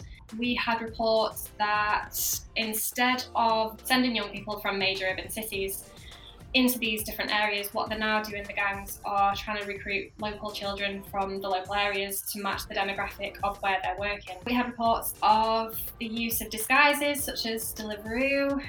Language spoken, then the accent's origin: English; North West England, United Kingdom; I moved away from Cheshire in 2012, it would have been, to start university.